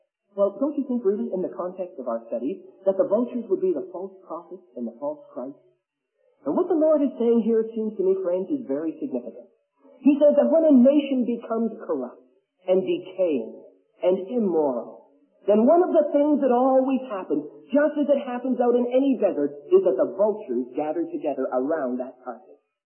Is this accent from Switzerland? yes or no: no; Canada; And being a Canadian, I can't help but be impressed with the dignity that's connected with that bird.